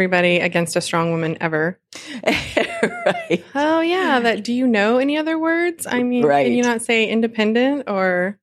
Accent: Norman, Oklahoma, United States; In Norman, my hometown.

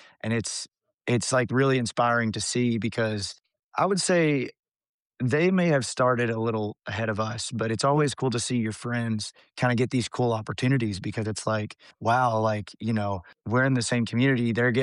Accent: Liberty, Kentucky, United States; I'm from Kentucky myself, so we're kind of neighbors.

